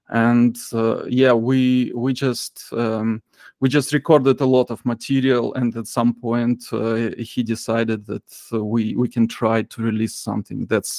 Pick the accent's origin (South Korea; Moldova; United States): Moldova; Chișinău; There was a rock radio station as I grew up in Chișinău, the capital of Moldova